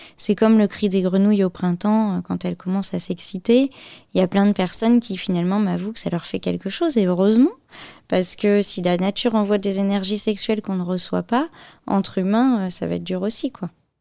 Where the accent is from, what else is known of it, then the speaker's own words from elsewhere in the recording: Auvergne-Rhône-Alpes, France; Mais en fait, je suis auvergnate, et donc l'Auvergne, c'est une terre celte